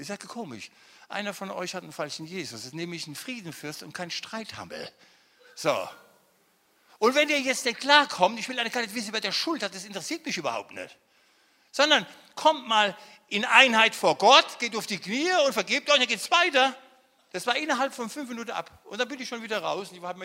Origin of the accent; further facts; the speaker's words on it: Odenwald, Germany; Und im Odenwald, wo ich herkomme, heißt es Almoi.